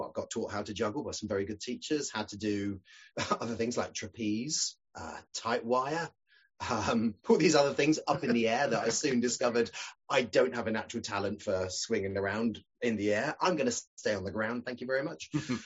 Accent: South West England, United Kingdom; born there; although I was born in Cornwall, by this time in my life, I'd completely lost that Cornish accent.

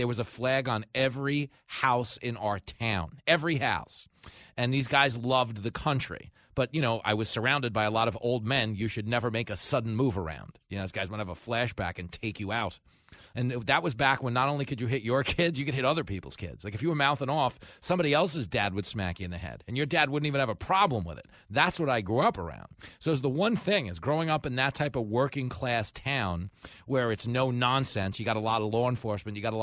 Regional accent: Levittown, New York, United States; I grew up in Levittown.

